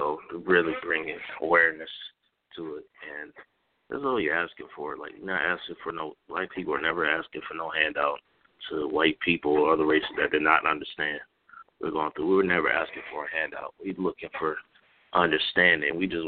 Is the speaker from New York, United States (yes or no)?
yes; Buffalo, New York, United States; You know, I'm from Buffalo, I always rep the Yankees.